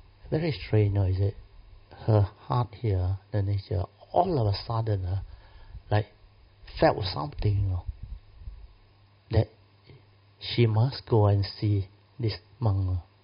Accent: Malaysia; We came from Malaysia. We are Malaysian.

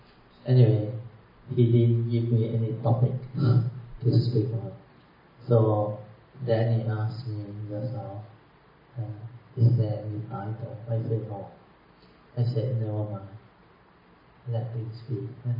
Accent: Kedah, Malaysia; You know, my hometown, Alaska, Kedah, hardly any mountain on, very flat on.

